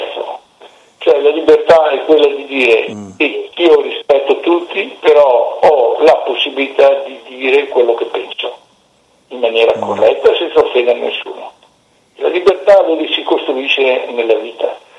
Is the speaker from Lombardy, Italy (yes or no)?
no; Veneto, Italy; Invece a me, certo che sono veneto, di trovarmi con i miei amici la domenica a mangiare qui uno spiedo